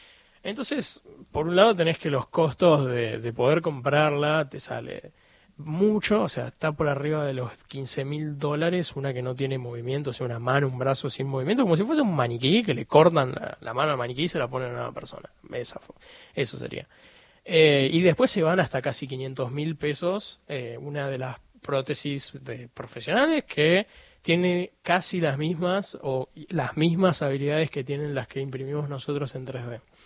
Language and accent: Spanish; Buenos Aires, Argentina; nosotros somos de Pompeya